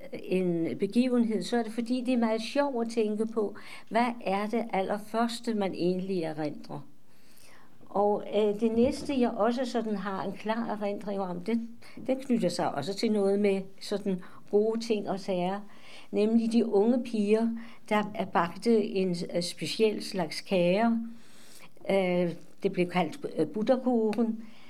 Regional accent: Darmstadt, Hesse, Germany; born or raised there; Danish is a second language; now in Denmark

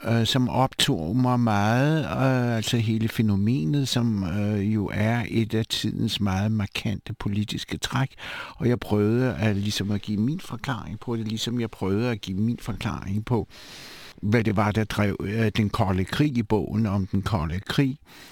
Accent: Siberia, Russia; now in Denmark; Jeg var født og i Sibirien, hvor mine forældre var blevet deporteret fra min danske mor og min litauiske far.

